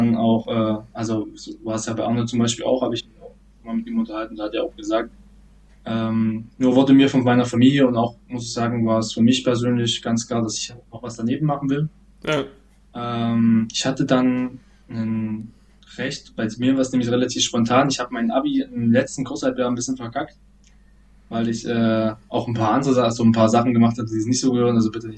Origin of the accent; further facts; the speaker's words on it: Nebra, Saxony-Anhalt, Germany; ich bin in Nebra zur Schule gegangen und dann bin ich aufs Burgenland-Gymnasium, hatte glaube ich auch so gesagt, gewechselt in Laucha